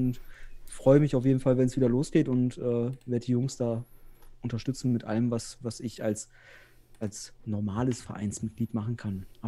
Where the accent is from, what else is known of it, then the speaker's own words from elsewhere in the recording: North Rhine-Westphalia, Germany; now in Osnabrück, Germany; ich komme aus Westfalen. Ja, nee, ich wohne ja im nördlichsten Zipfel Westfalens, im früheren nördlichsten Zipfel in Osnabrück